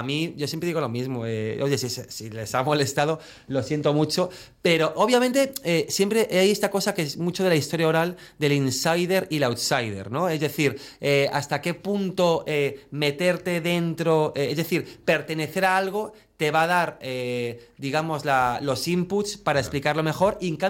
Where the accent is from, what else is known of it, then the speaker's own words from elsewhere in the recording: Catalonia, Spain; como español, yo me siento catalán y me siento español